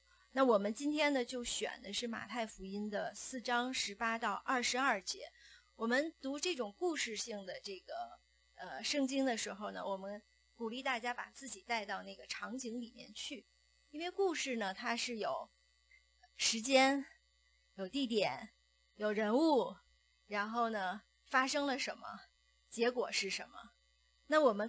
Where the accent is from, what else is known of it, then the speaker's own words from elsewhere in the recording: Beijing, China; 我们尤其是这个我们北京人哈，你吃东西是讲究的，很讲究